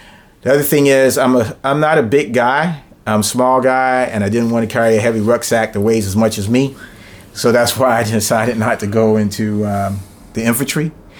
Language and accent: English; Fayetteville, North Carolina, United States; also born or lived in Virginia; I'm from Fayetteville, North Carolina, where Fort Bragg's located. So I grew up around the military most of my life. We moved to Virginia, but we moved near Fort Lee, so I still was around the military. Then we moved back to North Carolina.